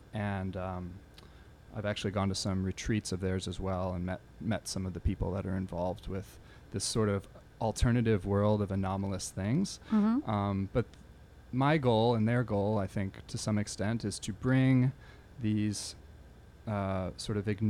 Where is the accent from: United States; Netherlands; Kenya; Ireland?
United States; Ghent, New York; I'm from Ghent, New York. I grew up on Gallagher Stud Farm, which is right off of 9H near Kinderhook. So I'm from this area